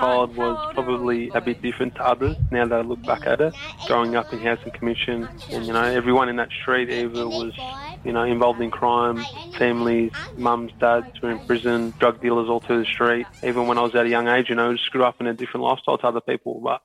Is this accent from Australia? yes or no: yes; New South Wales, Australia; also born or lived in Coffs Harbour / Sydney / Central Coast / Newcastle; I was born in Coffs Harbour in New South Wales, the Big Banana. I grew up all over New South Wales.